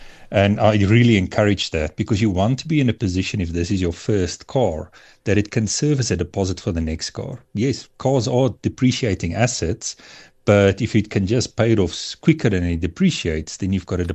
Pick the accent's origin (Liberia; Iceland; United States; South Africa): South Africa; So I do think as a South African youth that there's ways that they are able to solve for that us as older gents and ladies didn't solve for in the past.